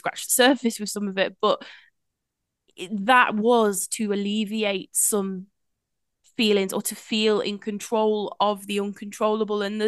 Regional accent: Telford, West Midlands, United Kingdom; I am from Telford, which is important. It's great, Telford

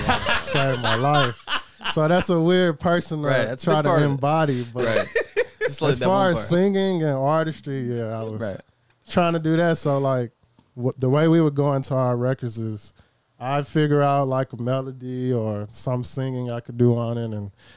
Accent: Memphis, Tennessee, United States; We're both from Memphis.

